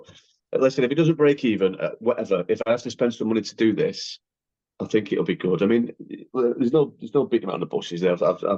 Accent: Manchester, North West England, United Kingdom; I would like to have seen him in my hometown in Manchester

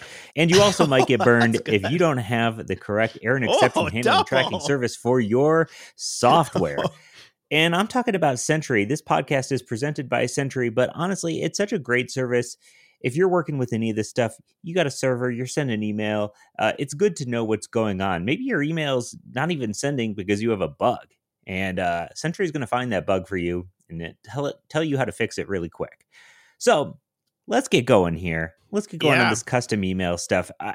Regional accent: Denver, Colorado, United States; I'm a developer from Denver.

